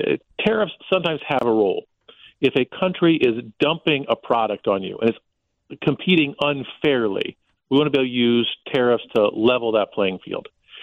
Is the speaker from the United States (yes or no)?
yes; Illinois, United States; As a kid growing up in Central Illinois, I worked in fields in the summers.